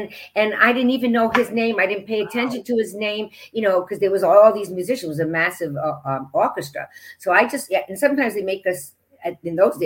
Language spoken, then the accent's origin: English; Rhode Island, United States; I mean, I'm from Rhode Island.